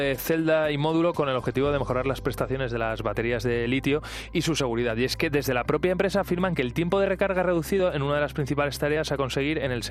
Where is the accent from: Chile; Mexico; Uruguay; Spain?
Spain; Valencia, Valencian Community; now in Madrid, Spain; mira, yo vivimos en Madrid, pero soy de Valencia